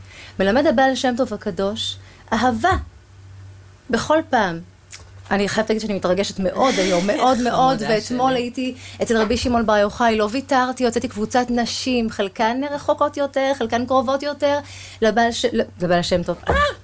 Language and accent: Hebrew; Rishon LeZion, Central District, Israel; לא, גדלתי בראשון לציון.